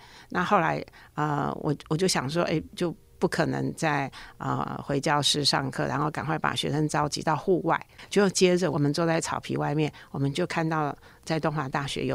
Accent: Hualien, Hualien County, Taiwan; 我们花莲人嘛，刚开始嘛哈、我们习惯了

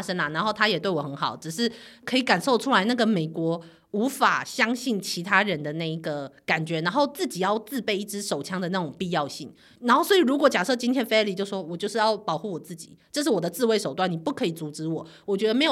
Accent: Taiwan; 这个身为一个台湾人是没有办

